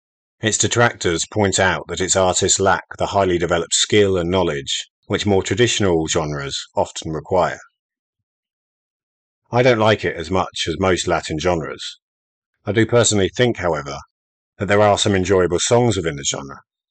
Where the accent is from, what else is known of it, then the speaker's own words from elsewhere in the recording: London, United Kingdom; I am lucky enough to have been exposed to all of this, simply by growing up in the London area.